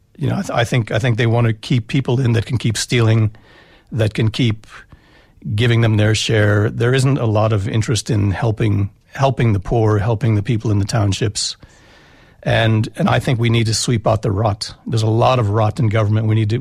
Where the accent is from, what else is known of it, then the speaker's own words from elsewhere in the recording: United States; moved away as an adult; now in South Africa; I came here from America. I've got a South African background. I've got two passports. My father was born here. I grew up in the States.